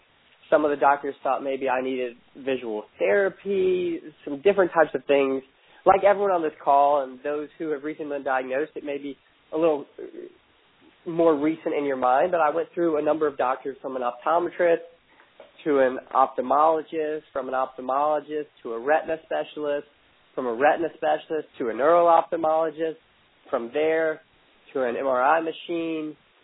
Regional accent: North Carolina, United States; now in Florida, United States; Not sure if you can hear my accent through my cold right now, but I'm originally from Virginia, North Carolina, grew up in North Carolina, went to school there, went to UNC, and graduated about 5 years ago now, at which point in time I moved to Florida.

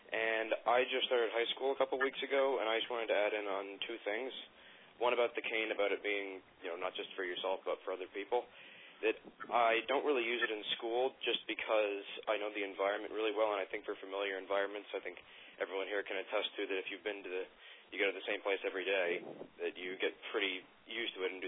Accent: New Jersey, United States; I'm from New Jersey.

